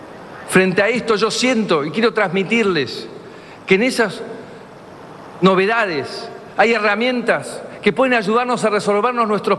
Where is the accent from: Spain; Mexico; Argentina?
Argentina